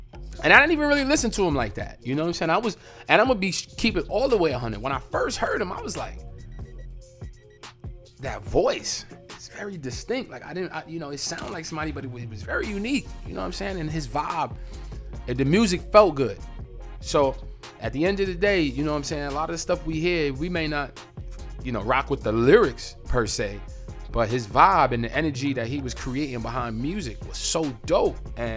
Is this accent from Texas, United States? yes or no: no; Bronx, New York, United States; I'm born and raised in the Bronx.